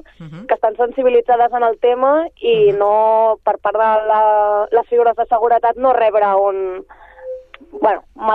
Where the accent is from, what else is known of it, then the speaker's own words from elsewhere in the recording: Sabadell, Catalonia, Spain; Nosaltres som de Sabadell i per això ho hem fet a Sabadell